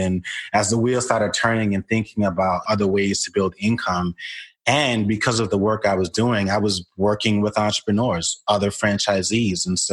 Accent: Brooklyn, New York, United States; I was born in Brooklyn, New York, in a Jamaican household in a large sort of Caribbean and West Indian community.

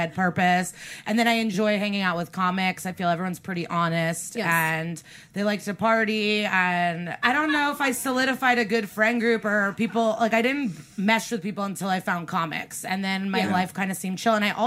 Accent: Illinois, United States; So I grew up in the Chicago suburbs, okay.

